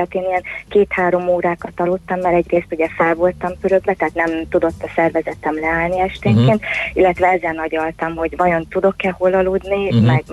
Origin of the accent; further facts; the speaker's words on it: Budapest, Hungary; tehát én pesti vagyok, és akkor Pesten aludtam magamnál.